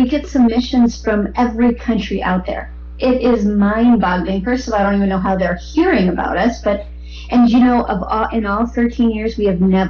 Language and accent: English; Florida, United States; also born or lived in North Carolina / Wisconsin / Illinois; now in Los Angeles, United States; Yes, I came to L.A. from Florida, actually. I have a lot of family here. And I was born in North Carolina. I lived in Wisconsin and Illinois. Then we moved to Florida. But I moved to L.A. from Florida.